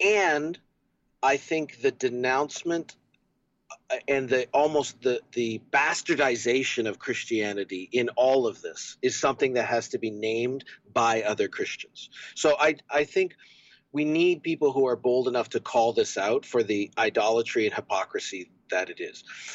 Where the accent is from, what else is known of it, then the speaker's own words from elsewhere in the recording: Canada; now in United States; As a Canadian, the sort of single issue politics of abortion in the United States has just always befuddled me.